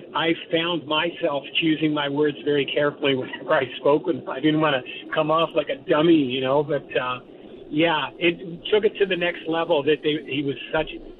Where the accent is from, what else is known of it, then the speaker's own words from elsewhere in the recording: Canada; because as a Canadian, much like the American folks in baseball, it's in your DNA, it's in your culture, and hockey is in my DNA.